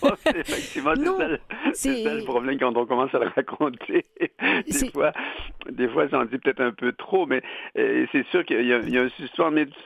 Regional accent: Quebec, Canada; mon enfance dans le Bas-Saint-Laurent.

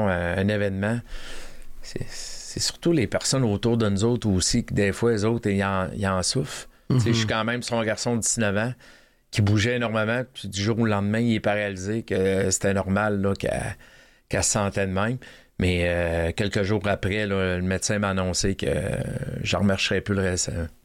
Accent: Baie-Comeau, Quebec, Canada; Quand j'ai eu mon accident à 19 ans, moi je viens de Bécomo.

